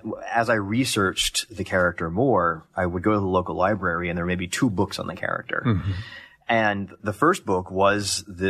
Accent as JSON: {"language": "English", "town": "Columbus", "region": "Ohio", "country": "United States", "tie": "born or raised there", "said": "Columbus, Ohio."}